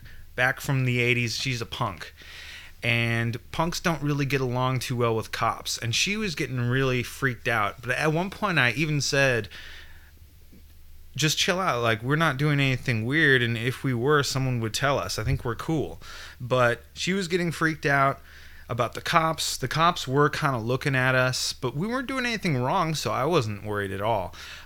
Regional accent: California, United States; we're weirdos from California that probably look pretty out of place.

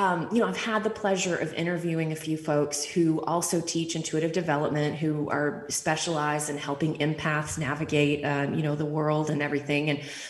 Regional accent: Texas, United States; it reminded me so much of growing up in East Texas

